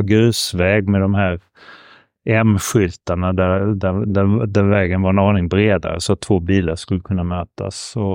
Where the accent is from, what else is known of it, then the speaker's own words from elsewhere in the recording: Copenhagen, Capital Region of Denmark, Denmark; jag växte upp i Köpenhamn. Mm. Och min enda kontakt med Sverige var ju att jag pratade svenska med mina föräldrar